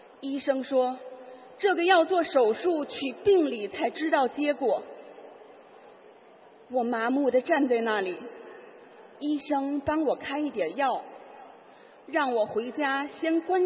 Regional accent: Tianjin, China; 大家好，我是来自天津的佛友

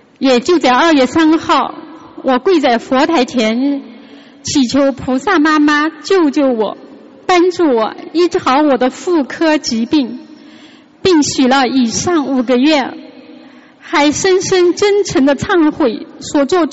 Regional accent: Jiangsu, China; 我来自江苏，今年56岁。

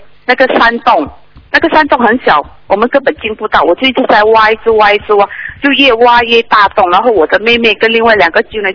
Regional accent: Malaysia; 我是马来西亚的。

